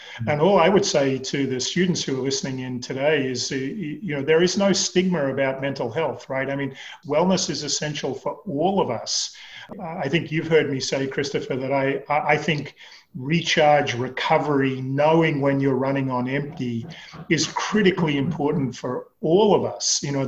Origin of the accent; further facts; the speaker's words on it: Canberra, Australian Capital Territory, Australia; I grew up in Canberra, I went to the local university in Canberra